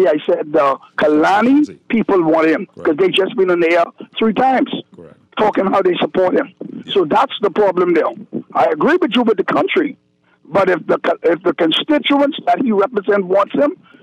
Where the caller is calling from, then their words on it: Freeport, Grand Bahama, Bahamas; let me say something. I'm calling from Freeport.